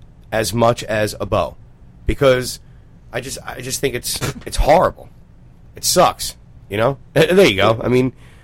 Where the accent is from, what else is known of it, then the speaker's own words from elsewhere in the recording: Pennsylvania, United States; I grew up in Bucks County.